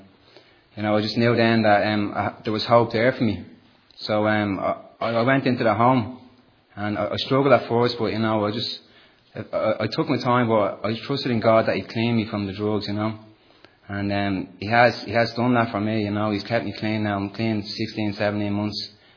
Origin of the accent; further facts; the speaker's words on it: Dublin, Leinster, Ireland; I'm from Tallaght, Dublin. My story is quite similar to Shane's. I grew up in a Catholic family